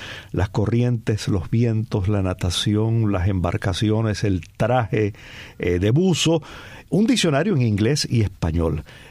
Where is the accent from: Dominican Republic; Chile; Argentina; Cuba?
Cuba; Santiago de Cuba; now in Miami, United States; las playas de Oriente a las que yo fui de niño, en la Socapa, en Santiago de Cuba, en Guardalabarca, que yo no he vuelto a ver en Miami?